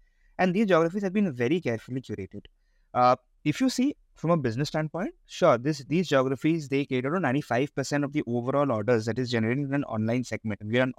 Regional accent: Kolkata, West Bengal, India; I'm from Kolkata, and when KFC first came into Kolkata and I was a child, I was blown, okay?

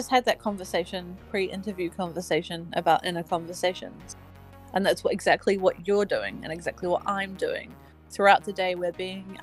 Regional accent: New Zealand; I'm from New Zealand. Well, that's

